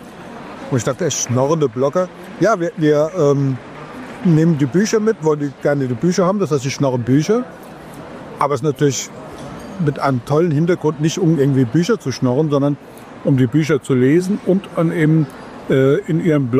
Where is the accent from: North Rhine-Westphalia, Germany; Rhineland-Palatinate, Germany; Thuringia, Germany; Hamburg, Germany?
Rhineland-Palatinate, Germany; Ingelheim; also born or lived in Mainz; wir kommen ja mal aus Ingelheim und Mainz